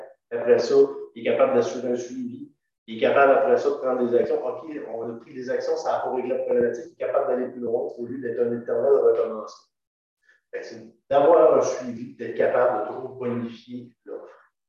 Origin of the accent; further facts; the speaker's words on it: Amos, Quebec, Canada; Moi, je suis originaire d'Amos à la base. J'ai grandi ici.